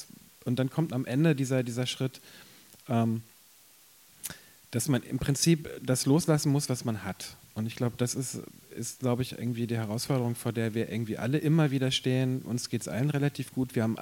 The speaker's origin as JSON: {"language": "German", "region": "Hamburg", "country": "Germany", "tie": "born or raised there", "said": "So, ich bin aufgewachsen bei den Linken in Hamburg."}